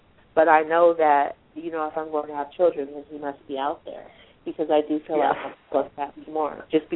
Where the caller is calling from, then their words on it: Colorado, United States; Hello, good morning. … from Colorado.